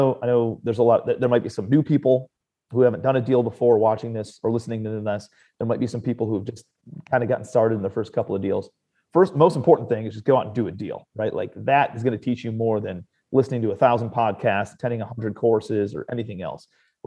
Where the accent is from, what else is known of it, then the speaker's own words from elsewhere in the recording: Cleveland, Ohio, United States; now in New York City, United States; I'm from Cleveland, Ohio originally. Was going through college when the market was going crazy